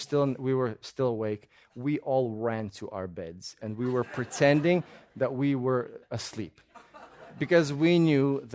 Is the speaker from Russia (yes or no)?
yes; Russia; I grew up in Russia.